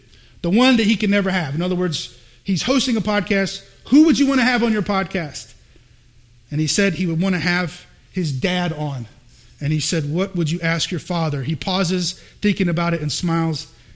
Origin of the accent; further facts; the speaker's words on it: the South, United States; also born or lived in Missouri; now in Ithaca, United States; And I grew up in the South, and South Carolina and North Carolina is all about stock car racing.